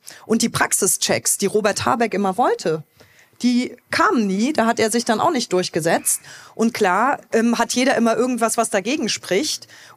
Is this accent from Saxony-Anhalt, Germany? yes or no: no; Trier, Rhineland-Palatinate, Germany; ich bin Rheinland-Pfälzerin, ich komme aus Trier